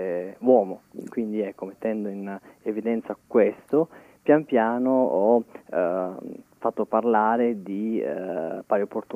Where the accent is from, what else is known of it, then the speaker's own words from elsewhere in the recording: San Basilio, Sardinia, Italy; born there; l'ultimo di 9 figli di una famiglia che vive a San Basilio, quindi sono nato a San Basilio, questo paesino sperduto di 1414 abitanti.